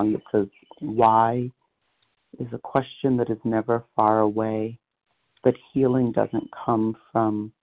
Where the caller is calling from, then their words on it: Vermont, United States; I'm calling from Vermont.